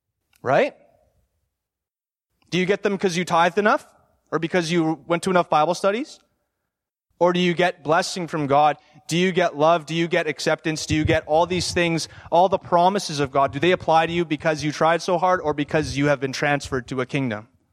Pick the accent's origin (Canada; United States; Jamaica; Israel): Canada; So I'm a Canadian.